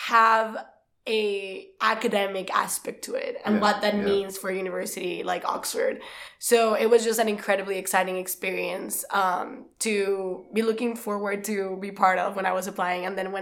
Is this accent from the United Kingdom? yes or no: no; Mexico; And it was an amazing experience growing up in Mexico.